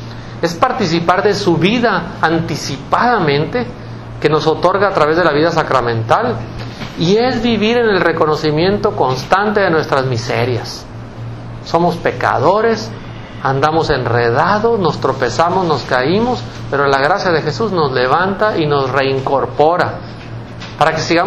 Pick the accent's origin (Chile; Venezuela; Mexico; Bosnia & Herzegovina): Mexico; Muy contentos como pueblo mexicano por estar celebrando la canonización el día de ayer